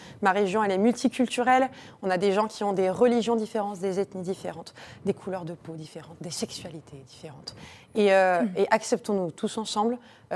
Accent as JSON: {"language": "French", "town": "Paris", "region": "Île-de-France", "country": "France", "said": "moi je suis parisienne, à la limite c'est déjà plus simple"}